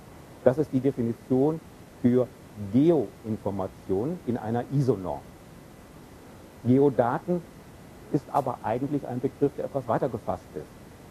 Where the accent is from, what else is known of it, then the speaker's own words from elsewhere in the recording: Bielefeld, North Rhine-Westphalia, Germany; In Bielefeld ist hier, wo ich herkomme, das ist ja so eine Stadt, die so ein bisschen rundlich ist, von der Größe her durchaus mit München vergleichbar, nur nicht von der Einwohnerzahl her, da sind ein paar weniger.